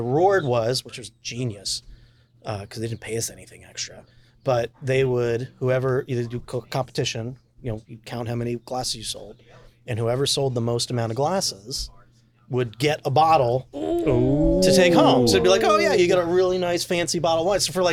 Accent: Crofton, Maryland, United States; So I grew up in Crofton, which is like 20 miles out of Annapolis.

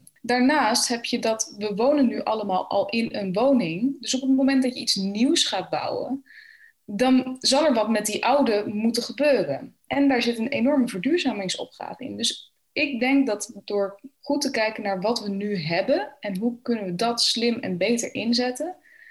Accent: The Hague, South Holland, Netherlands; ik kom dan zelf uit Den Haag, ben ik opgegroeid.

